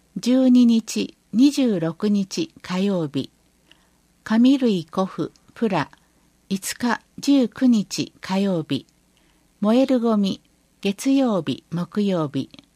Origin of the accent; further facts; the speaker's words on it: Nagoya, Aichi, Japan; 私は名古屋市の出身ですが、昭和20年代終わり頃のことです。